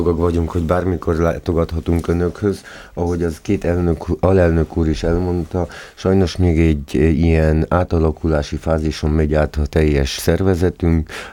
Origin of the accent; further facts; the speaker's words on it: Mura, Slovenia; akkor meg mindannyian muravidéki magyarok vagyunk